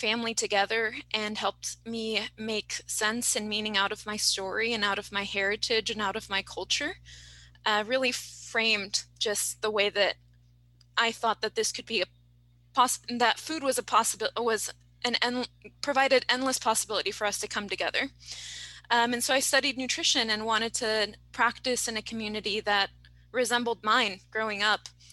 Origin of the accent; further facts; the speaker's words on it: Mexico; the place that feels the most essential to go back to is my childhood in Mexico